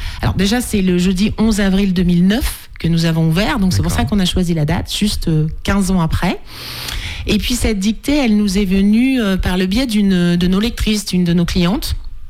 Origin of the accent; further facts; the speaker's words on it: Pays de la Loire, France; on voulait se rapprocher de ma région d'origine qui est l'Anjou.